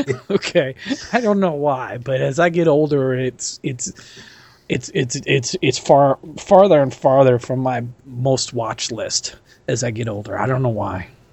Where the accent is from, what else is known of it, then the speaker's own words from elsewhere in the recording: Nebraska, United States; from Nebraska.